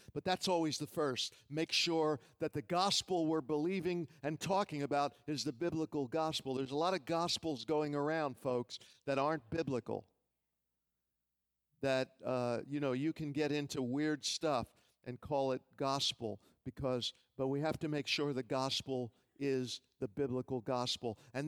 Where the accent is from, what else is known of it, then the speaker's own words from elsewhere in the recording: Philadelphia, Pennsylvania, United States; moved away; also born or lived in Miami; As many of you know my testimony, I was raised in Philadelphia, moved to Miami in 1969. My father moved me there to get me away from drugs.